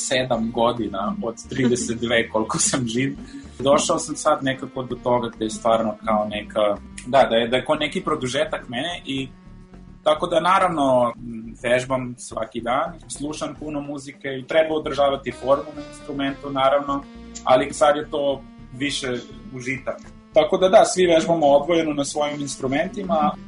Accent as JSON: {"language": "Serbian", "town": "Sarajevo", "region": "Federation of Bosnia and Herzegovina", "country": "Bosnia & Herzegovina", "tie": "born or raised there", "said": "ja sam iz Balkana i deo svog detinjstva sam proveo isto u Sarajevu, u Bosni"}